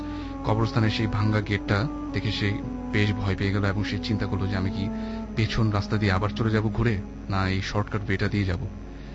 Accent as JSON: {"language": "Bangla", "town": "Dhaka", "region": "Dhaka Division", "country": "Bangladesh", "said": "পুরান ঢাকা থেকে এসেছি, আমি এসএসসি পড়ছি।"}